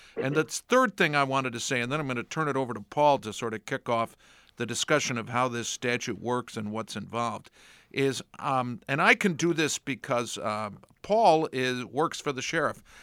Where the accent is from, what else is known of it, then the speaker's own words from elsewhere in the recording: Brighton, New York, United States; including that in my hometown in Brighton